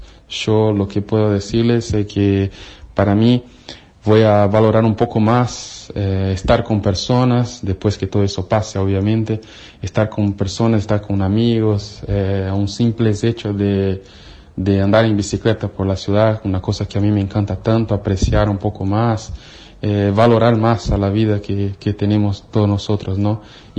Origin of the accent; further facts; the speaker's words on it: São Paulo, Brazil; Spanish is a second language; soy natural de Brasil, específicamente São Paulo